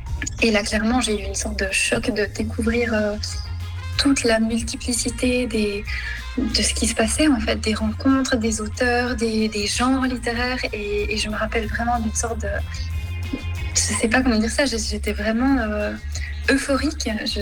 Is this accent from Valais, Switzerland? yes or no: no; Jura, Switzerland; J'ai grandi dans le Jura suisse à partir de l'âge de 5 ans. J'y ai fait le lycée. Ensuite, j'ai étudié à Vienne.